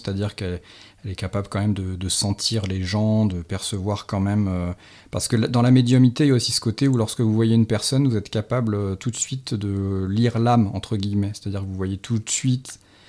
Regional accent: Île-de-France, France; moi je suis originaire du Nord, enfin du Nord, par rapport à ici, oui, Seine-et-Marne Nord, sur les anciens champs de bataille de la Première Guerre mondiale, j'ai grandi. Donc dans des très vieilles maisons

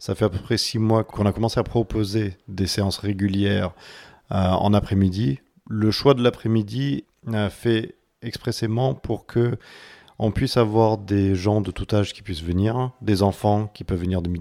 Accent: Occitanie, France; de mes souvenirs de quand j'étais enfant dans le Lot, puisque je suis originaire du Lot d'il y a très longtemps

